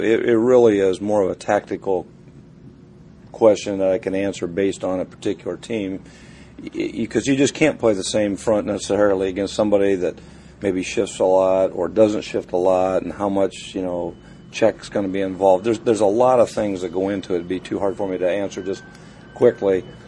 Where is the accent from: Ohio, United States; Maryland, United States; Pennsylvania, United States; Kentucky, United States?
Ohio, United States; But, you know, I'm from Ohio. All my whole family went to Ohio State except me.